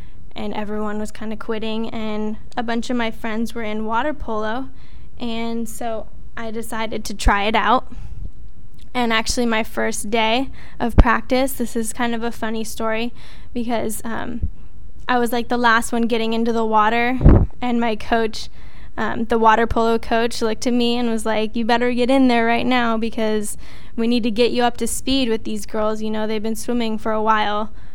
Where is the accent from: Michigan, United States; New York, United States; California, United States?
California, United States; Irvine; I grew up in Irvine with my family.